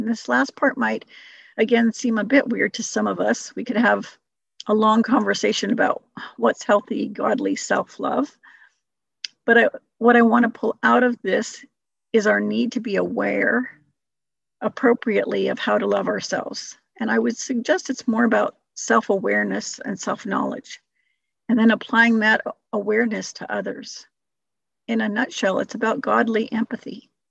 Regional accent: United States; moved away as an adult; now in Abbotsford, Canada; Now, I've been in Abbotsford for almost 33 years. I've surpassed the 25 years I spent growing up in the United States.

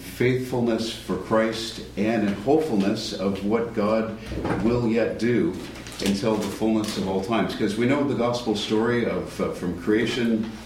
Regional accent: Oakville, Ontario, Canada; let's start by reflecting back to my growing up in Oakville, Ontario, suburb of Toronto, from where I moved in 94 to attend

